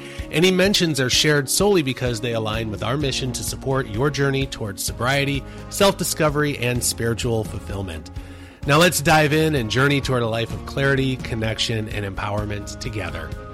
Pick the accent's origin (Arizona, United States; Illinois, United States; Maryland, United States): Illinois, United States; Springfield; although we are both from Springfield, Illinois